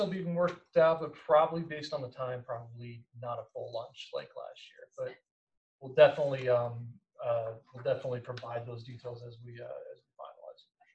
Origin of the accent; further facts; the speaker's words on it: Illinois, United States; moved away as an adult; I come from Illinois. We just moved to the state a few years ago, my wife and I.